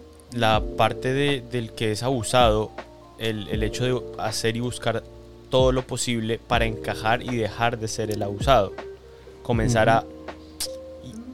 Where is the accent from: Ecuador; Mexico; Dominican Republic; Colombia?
Colombia; moved away as an adult; mi idea cuando salí de Colombia era, Dios, o sea, yo entré a la universidad, bueno, comencé a hacer un montón de cosas en Colombia